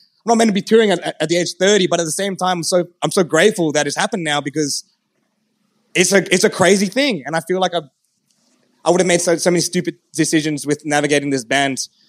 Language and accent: English; Sydney, New South Wales, Australia; We're from literally Sydney, Australia